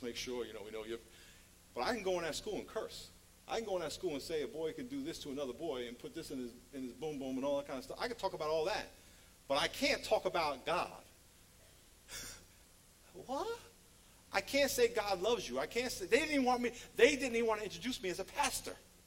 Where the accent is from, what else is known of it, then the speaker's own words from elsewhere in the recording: New York, United States; those guys ran those planes into New York, and I'm from New York, and it was a horrible thing what they did.